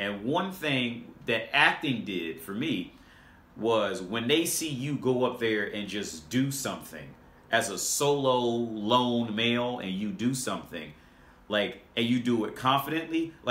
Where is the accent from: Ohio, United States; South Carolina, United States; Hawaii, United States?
Ohio, United States; I'm from Ohio, and this is in Dayton, Ohio, where I was going to school.